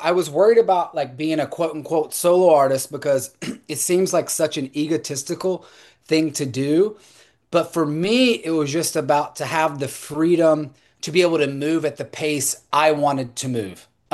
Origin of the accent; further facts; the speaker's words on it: Georgia, United States; where I grew up in rural Georgia, middle Georgia, deep south